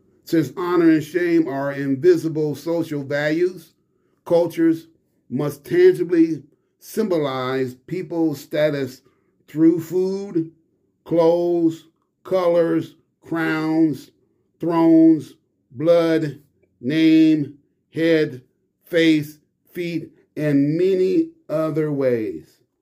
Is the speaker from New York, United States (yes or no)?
yes; New York, United States; Me from Windsor Terrace.